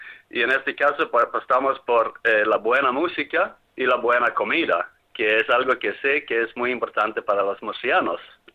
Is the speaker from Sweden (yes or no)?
yes; Sweden; Y como soy sueco, tengo un apellido un poquito diferente